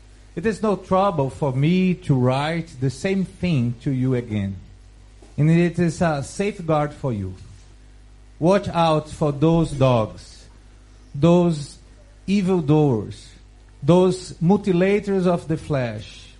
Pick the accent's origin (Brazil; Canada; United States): Brazil; accent: Portuguese Brazilian; English is a second language; I will read with my Portuguese Brazilian accent, so you need to really pay attention.